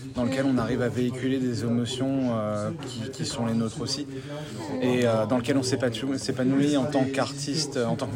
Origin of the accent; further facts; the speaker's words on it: Grand Est, France; Moi, je suis d'Alsace.